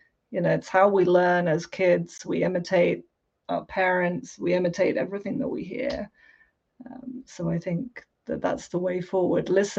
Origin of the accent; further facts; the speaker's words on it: South of England, United Kingdom; accent: British received pronunciation; I guess you would describe it as British received pronunciation. I say British, I know the term is problematic. I'm English from the south of England, which for years was considered as BBC English.